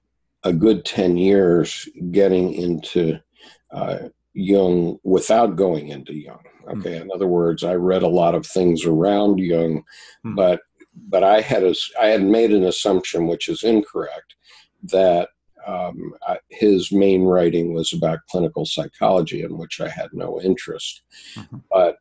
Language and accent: English; Kanagawa, Japan; I was brought up in Japan, kind of, right, because I went to high school in Japan, and I lived 1 mile from the great Buddha of Kamakura